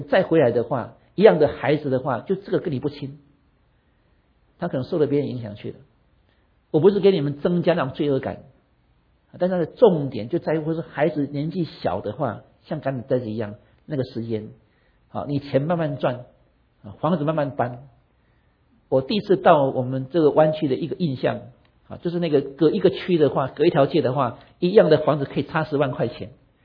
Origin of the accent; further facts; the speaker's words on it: Taiwan; 那我们从台湾来的，台湾是果树王国